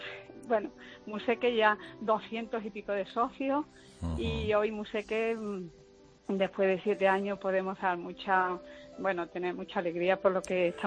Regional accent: Seville, Andalusia, Spain; now in Cádiz, Spain; yo soy abuela, yo soy madre, yo soy mujer, yo trabajo aquí en Cádiz, vivo en Cádiz, aunque soy de Sevilla

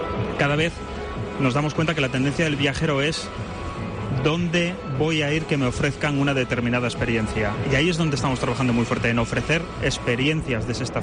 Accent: Castellón, Valencian Community, Spain; tengo que hacer patria también porque soy de Castellón y porque conozco muy bien lo que es Castellón

